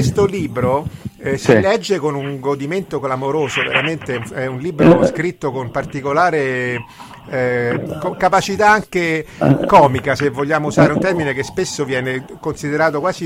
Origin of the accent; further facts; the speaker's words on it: Rome, Lazio, Italy; posso dire, da romano un po' paraculo